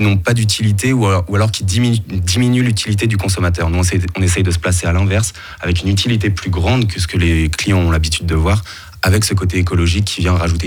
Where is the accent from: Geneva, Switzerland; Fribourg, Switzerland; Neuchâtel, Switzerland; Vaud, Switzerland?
Vaud, Switzerland; Lausanne; Moi, je dis 80, je viens de Lausanne.